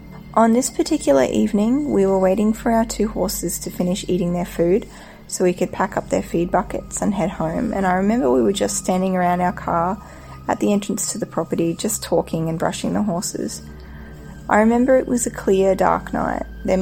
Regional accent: Queensland, Australia; the little town I grew up in North Queensland on the east coast of Australia.

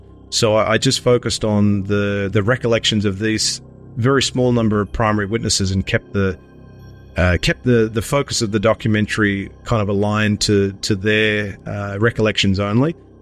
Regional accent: Sydney, New South Wales, Australia; now in Melbourne, Australia; living in Melbourne now, I'm originally from Sydney, but living in Melbourne

